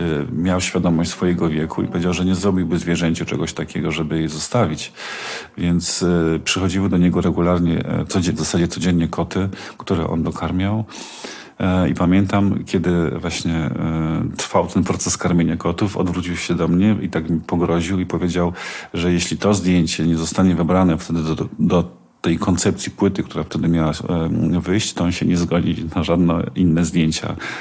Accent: Silesian Voivodeship, Poland; Ja mieszkam, jakby wychowałem się na Górnym Śląsku, więc dla mnie to jest bardzo ważny region.

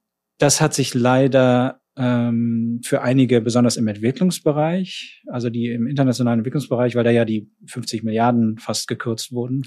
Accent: Berlin, Germany; ich bin eigentlich mit sehr viel Armee und so aufgewachsen in West-Berlin

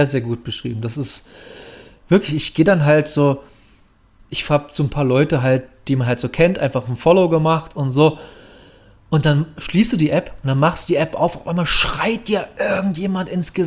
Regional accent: Bautzen, Saxony, Germany; ich komme aus Bautzen

